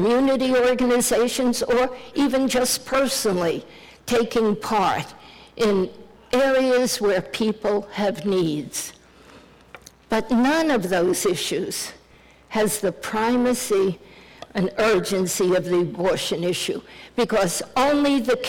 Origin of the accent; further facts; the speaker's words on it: Arkansas, United States; and I'm from Arkansas, did you know that? 26 years there, and I still haven't learned the language.